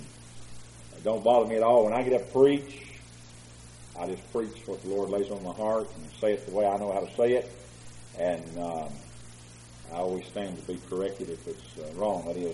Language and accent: English; Southern United States, United States; I'm not speaking a foreign language. I'm just from South.